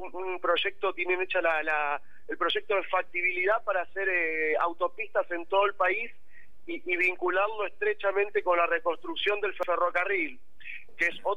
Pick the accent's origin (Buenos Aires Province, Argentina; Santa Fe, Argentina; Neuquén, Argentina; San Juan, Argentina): Santa Fe, Argentina; La mayoría somos de Santa Fe porque, bueno, el grupo nació acá.